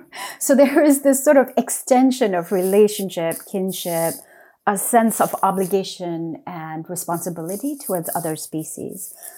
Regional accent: Sikkim, India; For part of my childhood, I was raised in West Sikkim

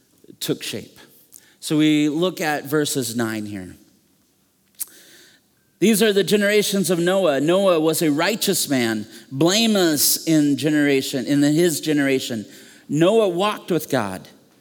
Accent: Minnesota, United States; I'm coming from Minnesota, so I say boat a little bit differently.

